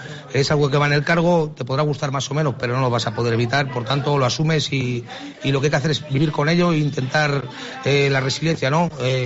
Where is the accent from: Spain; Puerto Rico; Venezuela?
Spain; Ávila, Castile and León; yo soy de Ávila, en Salamanca, quedaba cerca de Ávila